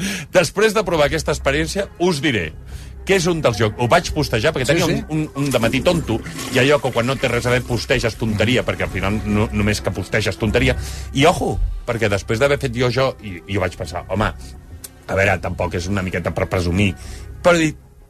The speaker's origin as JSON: {"language": "Catalan", "town": "L'Hospitalet de Llobregat", "region": "Catalonia", "country": "Spain", "said": "ja sabeu que jo sóc de l'Hospitalet"}